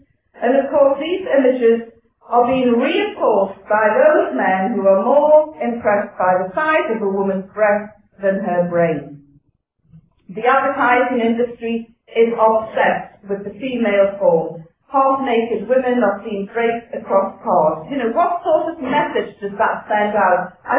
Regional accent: Newcastle, North East England, United Kingdom; I come from Newcastle, and if a woman did that up in Newcastle

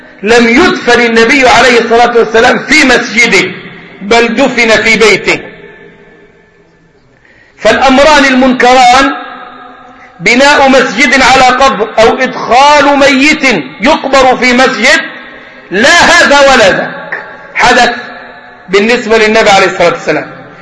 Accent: Egypt; وضريحه عندنا في مصر

